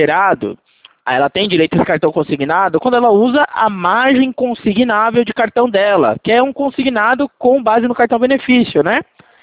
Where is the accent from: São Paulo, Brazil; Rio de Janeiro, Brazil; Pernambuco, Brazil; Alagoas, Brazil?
São Paulo, Brazil; Não, eu sou do interior de São Paulo.